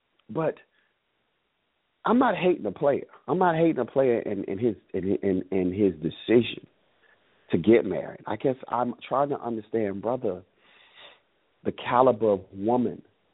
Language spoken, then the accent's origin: English; Miami, Florida, United States; and representing MIA. That's where I'm from Miami.